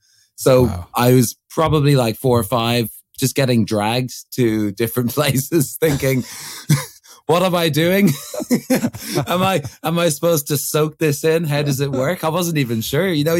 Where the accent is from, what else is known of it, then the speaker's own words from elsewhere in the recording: London, United Kingdom; born there; I was born in London originally